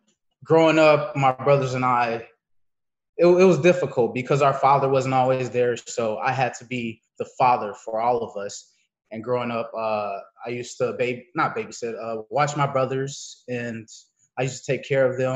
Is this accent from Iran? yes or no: no; Chicago, Illinois, United States; born there; I was born in Chicago, in Edgewater.